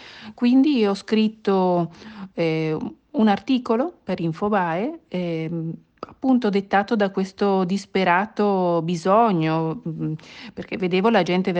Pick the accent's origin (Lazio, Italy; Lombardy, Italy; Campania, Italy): Lombardy, Italy; Bergamo; Io sono originaria di Bergamo e lì vive tutta la mia famiglia e i miei amici.